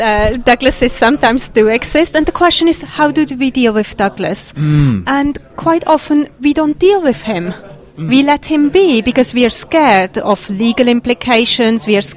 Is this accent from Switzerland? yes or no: yes; Switzerland; English is a second language; now in New York, United States; As you can hear from my accent, I'm not American. I'm not British either. Mm-hmm. I'm from Switzerland, but I live in New York